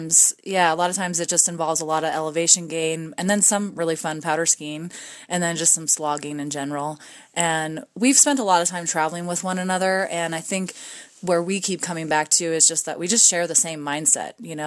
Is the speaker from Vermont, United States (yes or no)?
yes; Vermont, United States; moved away as an adult; I grew up skiing on the East Coast in Vermont and whatnot. And then I moved out west pretty much right after college.